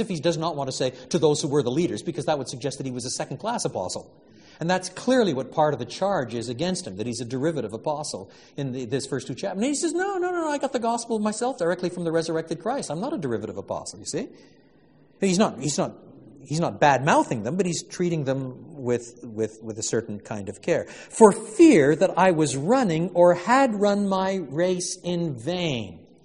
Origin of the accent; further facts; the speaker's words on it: Canada; I'm a Canadian